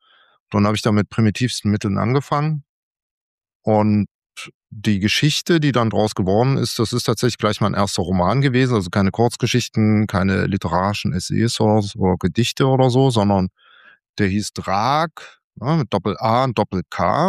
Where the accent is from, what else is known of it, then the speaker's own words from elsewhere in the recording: Chemnitz, Saxony, Germany; now in Leipzig, Germany; Ich bin dann umgezogen von Chemnitz, wo ich herkomme, nach Leipzig